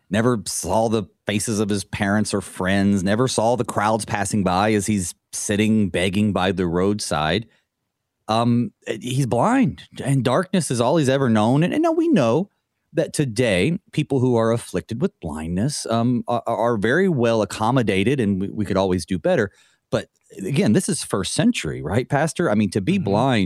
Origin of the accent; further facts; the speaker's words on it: North Carolina, United States; You know, it's my home state, so I miss it often, even though you're on the wrong side of it.